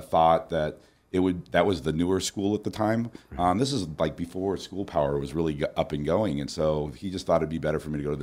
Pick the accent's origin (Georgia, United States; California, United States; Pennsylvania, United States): California, United States; Laguna Beach; growing up in South Laguna and spending, you know, 38 years of my 52-year life here in Laguna Beach.